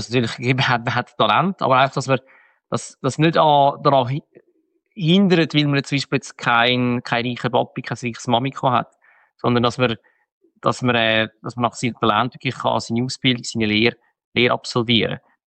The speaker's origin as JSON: {"language": "German", "country": "Switzerland", "said": "Ich bin Schweizer"}